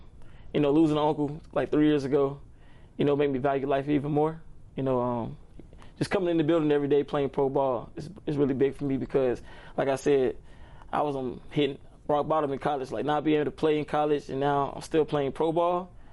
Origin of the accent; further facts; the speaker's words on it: Atlanta, Georgia, United States; I'm from Atlanta, Georgia. I went to Martin Luther King High School.